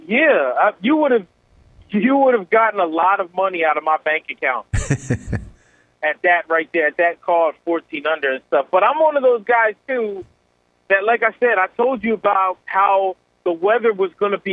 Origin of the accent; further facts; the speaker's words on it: Lancaster, Pennsylvania, United States; you're talking to a guy who's born and raised in Lancaster, Pennsylvania.